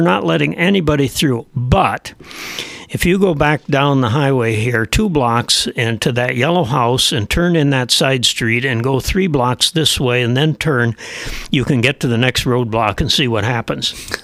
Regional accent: Santa Cruz, Bolivia; And since I'm from Santa Cruz, and I was kind of, I don't get into politics down there

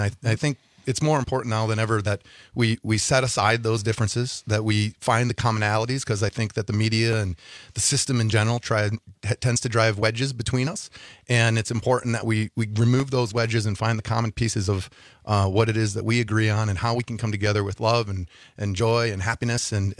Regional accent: Green Bay, Wisconsin, United States; We're from Green Bay.

